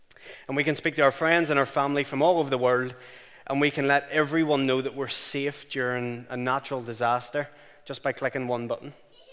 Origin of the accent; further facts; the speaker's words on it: Belfast, Northern Ireland, United Kingdom; because I'm from the Shankill, that you probably don't understand it. … I'm from Belfast, for those of you who don't know much about me.